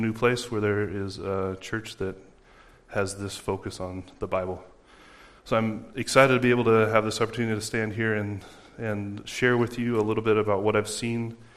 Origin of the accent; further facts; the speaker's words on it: Boise, Idaho, United States; moved away as an adult; now in Norway; I am from Boise, Idaho, in the States. I am 36 years old. I've been living in Norway now for 7.5 years.